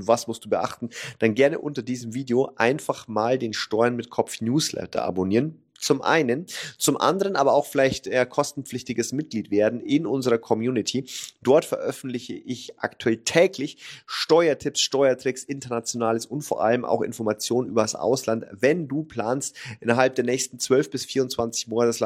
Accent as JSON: {"language": "German", "country": "Germany", "said": "wo wir uns als Deutsche wirklich was abschauen könnten"}